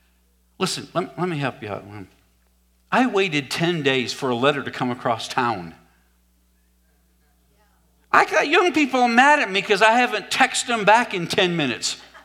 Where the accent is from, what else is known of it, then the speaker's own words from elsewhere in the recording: the South, United States; I've told you before, because I'm from the South, that's a whole lot of Southern comfort.